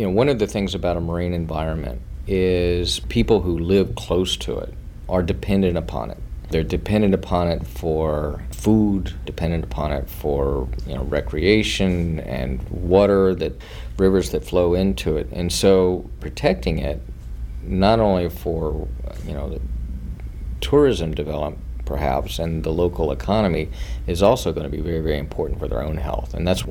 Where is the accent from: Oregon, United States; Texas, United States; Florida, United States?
Florida, United States; Yeah, you know, growing up in Florida and seeing the changes in Florida, you know, firsthand